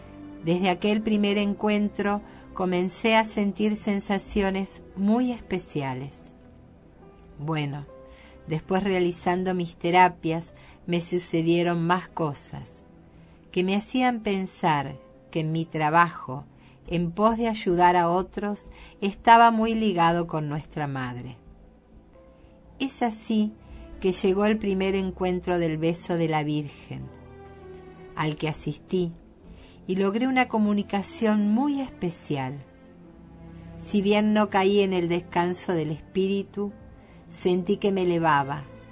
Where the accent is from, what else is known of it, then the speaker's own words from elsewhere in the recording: Chile; now in Buenos Aires, Argentina; desde octubre del año pasado, que me establecí en Buenos Aires. Soy chileno. Mi juventud la pasé en Buenos Aires estudiando acá, pero posteriormente volví a mi país de nacimiento. Este intervalo duró nada menos que 25 años. Y finalmente retorné a mi país adoptivo, Argentina.